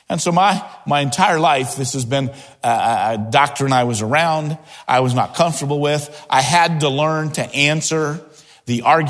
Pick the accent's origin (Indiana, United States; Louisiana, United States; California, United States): Indiana, United States; Indianapolis; As a bus kid growing up in Indianapolis, we sing a chorus in junior church.